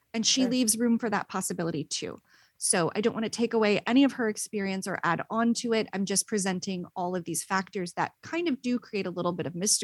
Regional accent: Princeton, New Jersey, United States; much closer to my neck of the woods in Bucks County, Pennsylvania, which is just over the river from my hometown of Princeton, New Jersey.

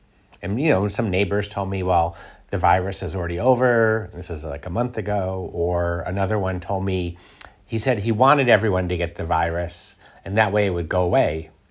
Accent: United States; I stayed in because I'm an American and I follow rules.

